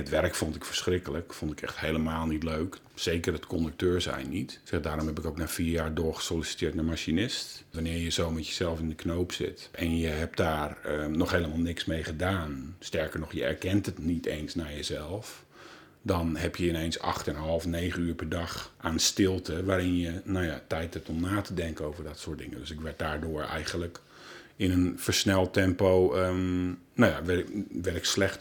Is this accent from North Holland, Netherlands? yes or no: yes; Haarlem, North Holland, Netherlands; born there; Ik ben geboren in Haarlem als oudste van 7 kinderen.